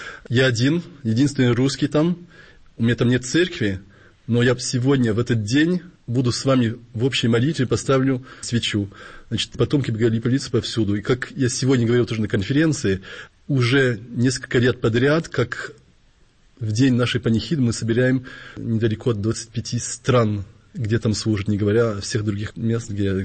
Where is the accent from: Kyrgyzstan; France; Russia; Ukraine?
France; Paris, Île-de-France; я из Парижа.